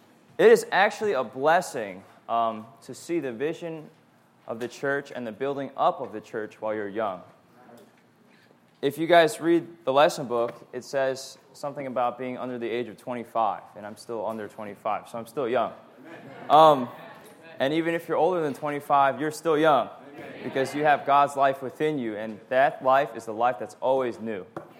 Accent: New Jersey, United States; It's a two-year Bible school, and I grew up in New Jersey.

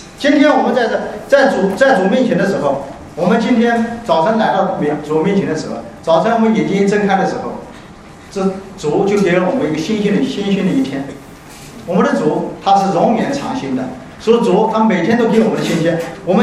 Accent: Jiangsu, China; 我是从这个江苏来的，我的生活的习惯我是吃以米饭为主，

